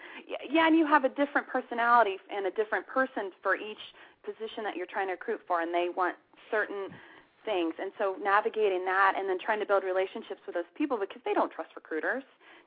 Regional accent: Kansas, United States; I am from Kansas, but I was the HR director for Office Max for it's kind of a regional area.

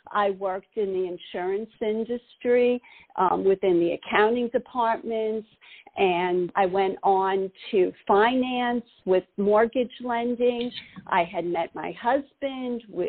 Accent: Brooklyn, New York, United States; Well, I grew up in Brooklyn, New York, as you noted.

